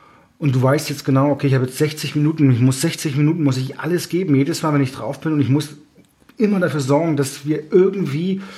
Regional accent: Schleswig-Holstein, Germany; now in Selb, Germany; Die Frage war, wo ich herkomme. Ja, aus dem schönen Tinderer Strand in Schleswig-Holstein. Aber mittlerweile fühle ich mich eigentlich hier ganz wohl oder fühle mich auch als selber hier.

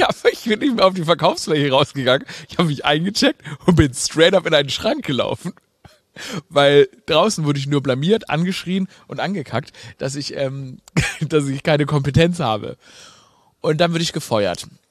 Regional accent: Stuttgart, Baden-Württemberg, Germany; Ich bin in Stuttgart aufgewachsen

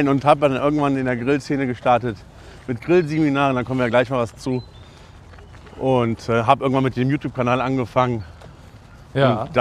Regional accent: North Rhine-Westphalia, Germany; Ich komme ja aus dem Rechtsrheinischen

